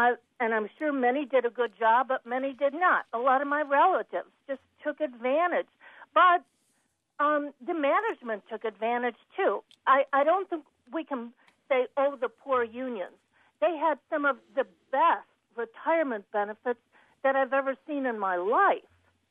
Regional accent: Detroit, Michigan, United States; now in Neoga, United States; I was born and raised in Detroit

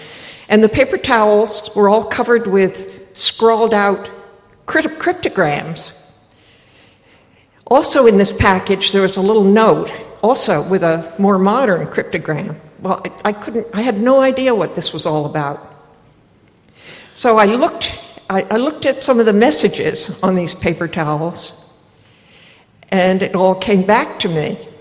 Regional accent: Martha's Vineyard, Massachusetts, United States; born there; Well, I was born on Martha's Vineyard, and coming here tonight, I got lost. I had to ask someone where Union Chapel is. I come from a long line of vineyarders

